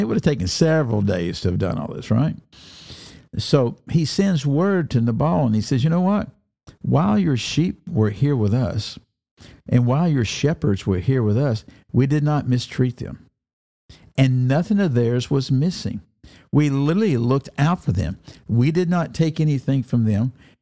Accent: Deep South, United States; Well, are you kidding me? I'm from the Deep South.

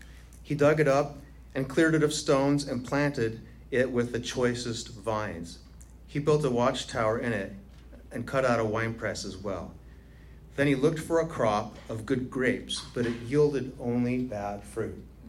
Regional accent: Everett, Washington, United States; I grew up here in Everett, South Everett, by Silver Lake, Bothell River Highway.

